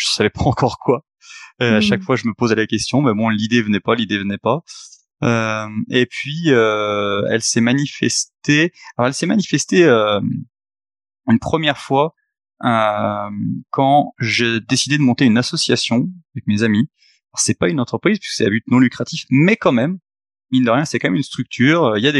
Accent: Thônes, Auvergne-Rhône-Alpes, France; Actuellement, j'ai 39 ans. Donc, je viens de Haute-Savoie, un petit village peuplé d'irréductibles gaulois qui résistent encore et toujours à l'envahisseur. Donc, du nom de Thônes. Thônes en Haute-Savoie

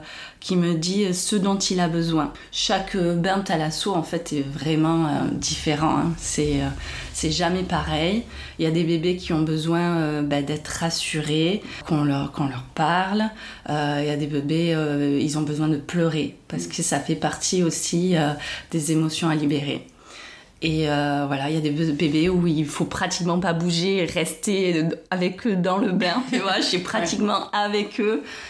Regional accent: Dax, Nouvelle-Aquitaine, France; born there; j'ai 41 ans, je suis née à Dax dans les Landes.

